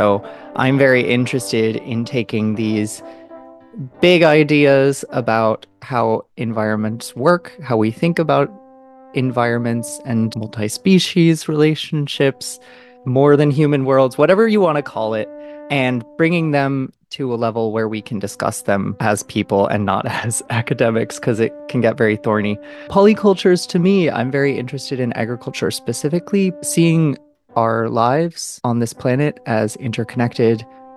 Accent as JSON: {"language": "English", "region": "Minnesota", "country": "United States", "lives_now": "Dublin, Ireland", "said": "I'm from Minnesota, Lakota land."}